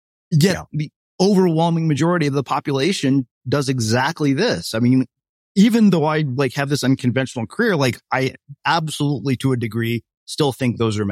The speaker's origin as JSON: {"language": "English", "country": "India", "said": "I'm Indian"}